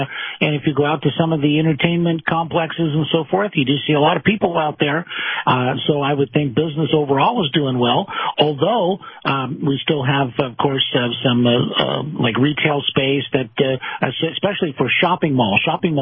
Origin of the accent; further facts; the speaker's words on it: California, United States; Well, you know, I grew up around Disneyland here in Southern California and been going there all my life.